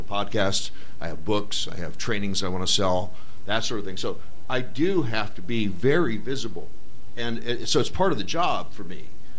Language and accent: English; Oregon, United States; for example, I'm from Oregon. We've legalized recreational marijuana, but that's a state thing, not a federal thing.